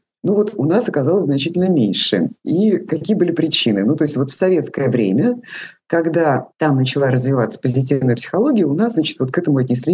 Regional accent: Kazakhstan; born there; Родилась в Казахстане

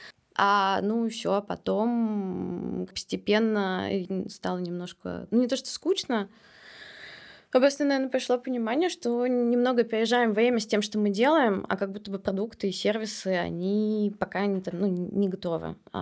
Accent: Saint Petersburg, Russia; born there; Я родилась в Петербурге.

